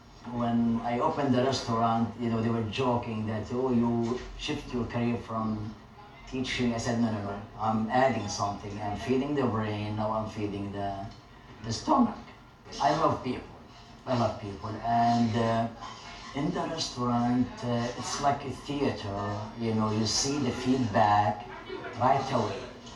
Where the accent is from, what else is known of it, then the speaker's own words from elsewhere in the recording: Syria; English is a second language; moved away as an adult; now in United States; I'm originally from Syria.